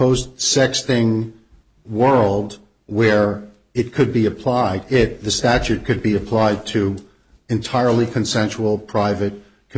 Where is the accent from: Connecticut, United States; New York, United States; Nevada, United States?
New York, United States; now in Philadelphia, United States; And, you know, I'm from New York, but I've been in Philly a really long time, and in Philly we would call this a yo judge.